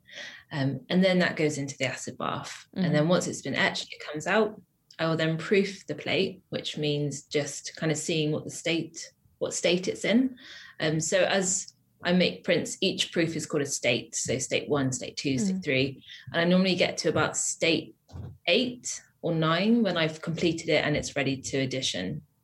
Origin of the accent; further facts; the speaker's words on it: South West England, United Kingdom; moved away as an adult; now in Bristol, United Kingdom; It came from when I first moved to Bristol. So I grew up in Wiltshire, which is like a small town in the countryside, which really beautiful. But I came here to study my master's